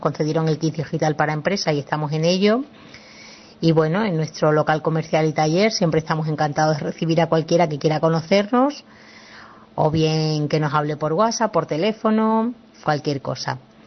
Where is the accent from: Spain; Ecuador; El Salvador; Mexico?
Spain; Extremadura; now in Béjar, Spain; Ahora hace 4 años vivo en Béjar, me vine a vivir aquí a Béjar, Salamanca, aunque yo soy extremeña